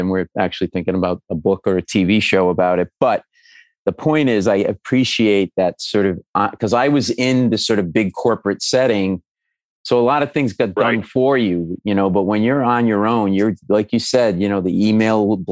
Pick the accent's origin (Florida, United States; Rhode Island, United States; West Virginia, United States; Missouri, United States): Rhode Island, United States; I grew up in Rhode Island in New England, and we used to do that with my mom's Oldsmobile Cutlass